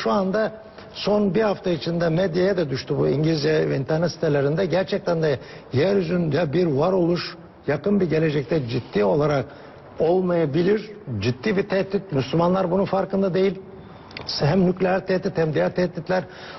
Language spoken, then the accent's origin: Turkish; Aegean Region, Turkey; Ben Ege'liyim, bizde işte Yunan tohumu bilmem ne böyle öğretilmişti.